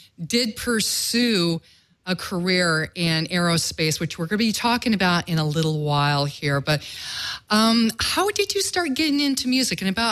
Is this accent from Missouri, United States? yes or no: no; Wisconsin, United States; Yeah, and I'm also from the Midwest, too. I'm from Wisconsin, so I understand, you know, those long Midwest winters